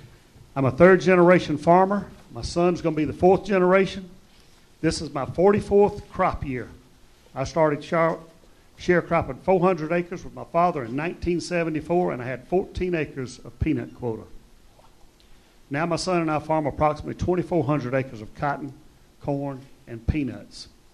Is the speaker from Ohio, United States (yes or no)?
no; Sylvania, Georgia, United States; from Sylvania, Georgia, which is 1 hour south of Augusta.